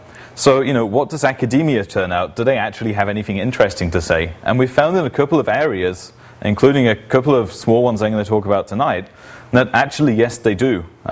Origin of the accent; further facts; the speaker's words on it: England, United Kingdom; now in Lund, Sweden; I'm originally from England, but I'm living in Lund these days